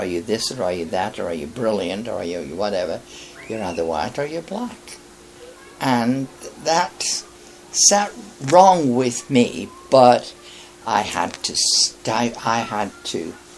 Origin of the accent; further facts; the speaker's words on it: England, United Kingdom; They knew with me being English that I would be lenient.